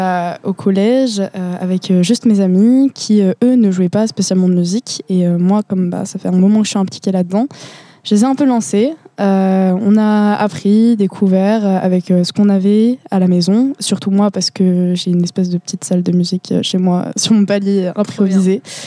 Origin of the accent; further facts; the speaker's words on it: France; Et que comme on est français, et on comprend les paroles